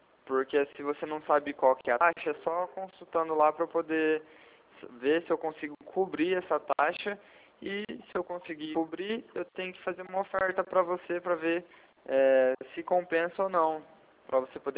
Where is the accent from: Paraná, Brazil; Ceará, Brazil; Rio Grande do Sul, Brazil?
Paraná, Brazil; Arapongas; Eu sou da cidade de Arapongas, aqui do lado de Londrina.